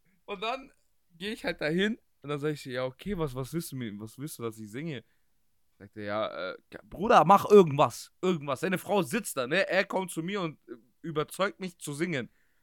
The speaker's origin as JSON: {"language": "German", "town": "Düsseldorf", "region": "North Rhine-Westphalia", "country": "Germany", "said": "Düssel. Nutze, wir sind Düsseldorfer."}